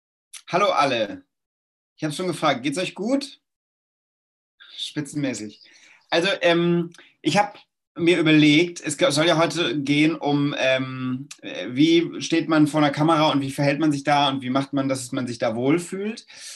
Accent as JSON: {"language": "German", "town": "Mainz", "region": "Rhineland-Palatinate", "country": "Germany", "said": "Ich komme aus Mainz und war Fan von Mainz 05"}